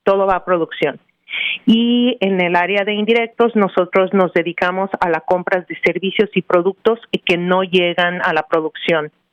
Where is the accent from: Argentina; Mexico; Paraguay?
Mexico; Mexico City; Mira, yo soy mexicana, nacida y educada en la Ciudad de México.